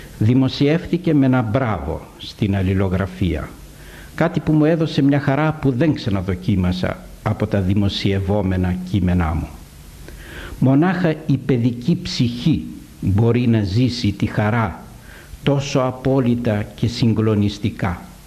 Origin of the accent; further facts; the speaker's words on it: Soufli, Eastern Macedonia and Thrace, Greece; also born or lived in Thasos / Eleftheroupoli; Τα παιδικά μου χρόνια τα έζησα στο Σουφλί, στη Θάσο και στην Ελευθερούπολη. Εδώ κατέφυγαν οι γονείς μου, πρόσφυγες του πρώτου πολέμου.